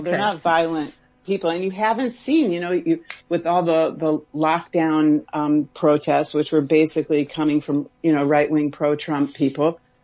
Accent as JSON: {"language": "English", "country": "United States", "tie": "born or raised there", "said": "growing up in the America where, you know, the Nazis were allowed to march in Skokie"}